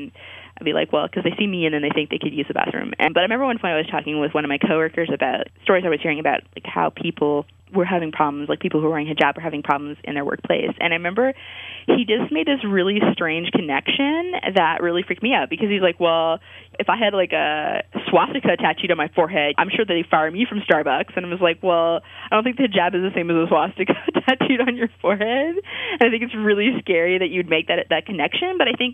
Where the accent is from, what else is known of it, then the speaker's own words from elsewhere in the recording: Ottawa, Ontario, Canada; Like, I come from Ottawa.